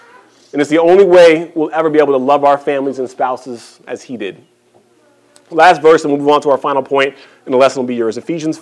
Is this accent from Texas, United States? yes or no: yes; Texas, United States; You know, I was raised in God's country here in Texas.